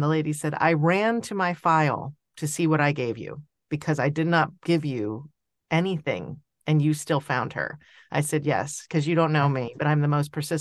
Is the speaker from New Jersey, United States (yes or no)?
yes; New Jersey, United States; born there; But I was from I was born in New Jersey, where it's a closed system.